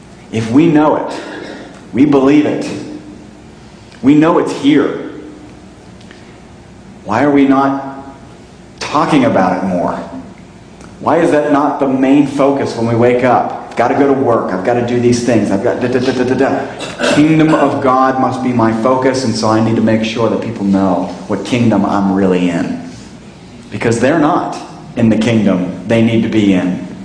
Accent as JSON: {"language": "English", "region": "Ohio", "country": "United States", "tie": "born or raised there", "said": "that'd be us today getting on our camels and traveling to my home state of Ohio."}